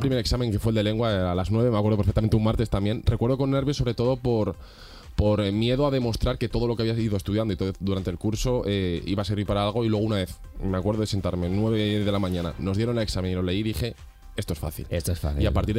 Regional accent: Salamanca, Castile and León, Spain; yo soy de Salamanca, nos examinamos varios institutos en el mismo sitio

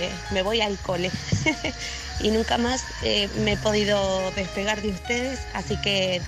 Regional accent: Argentina; now in Málaga, Spain; Soy argentina, pero hace 4 años que vivo en Málaga

